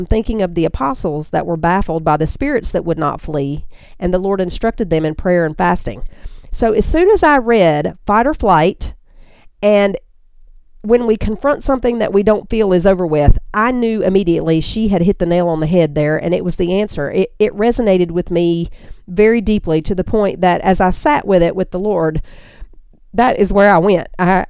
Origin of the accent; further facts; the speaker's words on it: North Carolina, United States; women of Mothering with Grace in Charlotte, North Carolina, which is only about 30 miles away from my hometown where I grew up